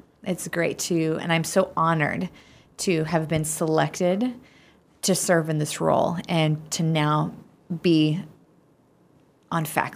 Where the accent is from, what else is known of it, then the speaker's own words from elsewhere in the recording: Missouri, United States; so I'm very happy to be back in Columbia, back in my home state, in this new position.